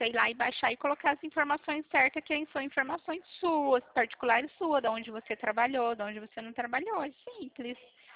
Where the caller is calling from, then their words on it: Pirassununga, São Paulo, Brazil; Eu falo da cidade de Pirassununga.